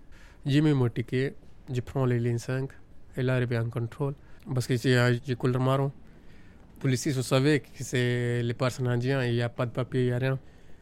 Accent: India; French is a second language; now in France; je viens de Inde. Je suis venu en France en 2015.

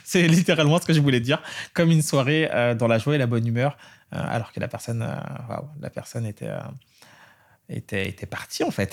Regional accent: French Antilles, France; moi, je suis originaire des Antilles, je suis chrétien de confession, même si je ne pratique pas forcément

